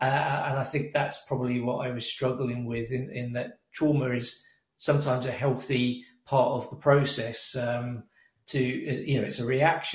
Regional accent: United Kingdom; some people think perhaps this is because I'm British, because we tend to cover up

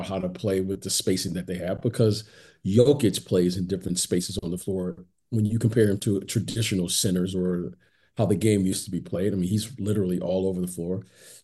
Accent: Detroit, Michigan, United States; I grew up in Detroit, went to school in Iowa. I was kind of in the Midwest.

